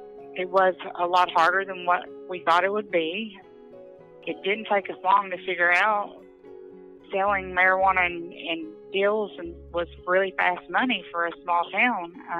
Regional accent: Monticello, Kentucky, United States; So I'm from Kentucky in a little small town named Monticello.

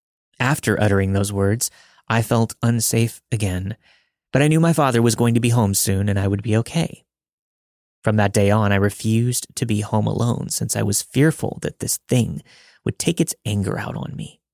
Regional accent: Kansas, United States; I'm from Kansas, so there's a lot of skepticism from my friends about this story. My family and I lived decently close to Atchison.

